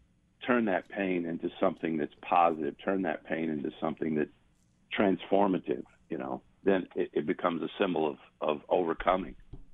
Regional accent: United States; I was like shocked as an American.

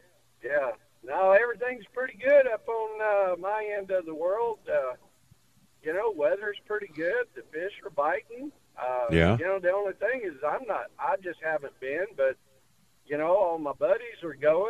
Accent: Louisiana, United States; Oh, yeah, man. I grew up in South Louisiana, you know.

